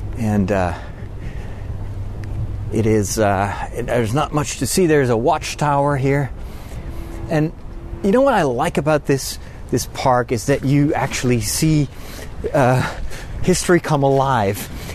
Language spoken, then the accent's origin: English; Netherlands; I am from Holland. I am.